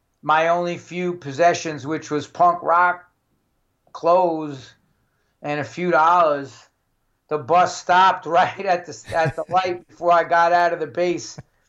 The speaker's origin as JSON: {"language": "English", "region": "New York", "country": "United States", "said": "I'm from New York. I need to get back to the New York."}